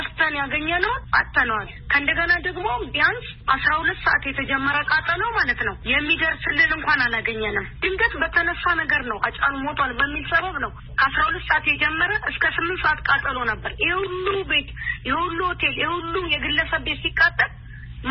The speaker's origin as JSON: {"language": "Amharic", "town": "Dera", "region": "Oromia", "country": "Ethiopia", "tie": "born or raised there", "said": "ተወልጄ ያደኩት እዛው ነው።"}